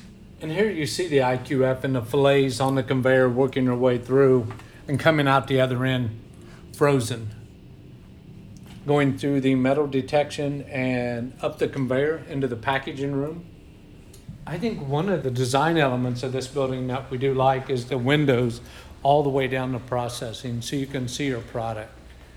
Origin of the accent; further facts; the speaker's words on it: Indiana, United States; when I was very young growing up on the Wabash River and trout lining for the flatheads that would come up out of the Mississippi River to spawn in the Wabash.